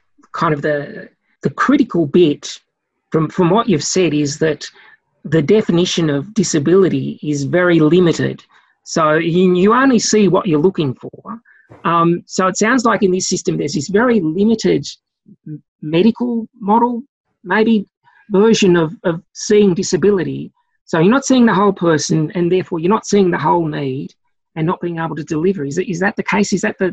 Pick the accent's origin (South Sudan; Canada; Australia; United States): Australia; Tasmania; I'm from Tasmania originally, so I can be a little bit proud.